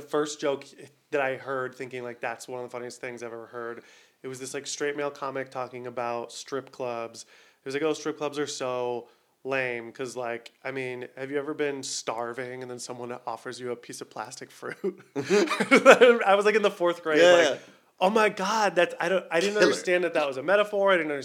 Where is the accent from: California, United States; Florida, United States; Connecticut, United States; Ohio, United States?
Ohio, United States; I grew up in Ohio where I, like, learned to code switch.